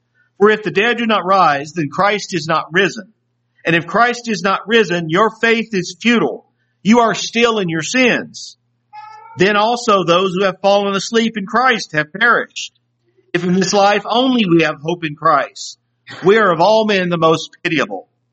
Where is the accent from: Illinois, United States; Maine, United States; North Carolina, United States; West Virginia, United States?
North Carolina, United States; also born or lived in Des Moines, Iowa; I physically grew up in North Carolina